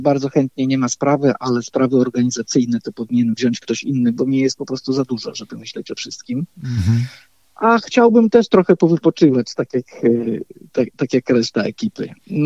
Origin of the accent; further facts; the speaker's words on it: Poland; że ja pochodzę i wychowałem się i mieszkam w Polsce północno-wschodniej